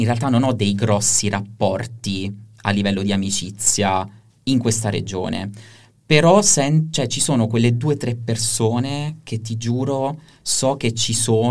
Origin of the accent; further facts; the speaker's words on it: Alanno, Abruzzo, Italy; la presentazione del mio libro nel mio paese, ad Alanno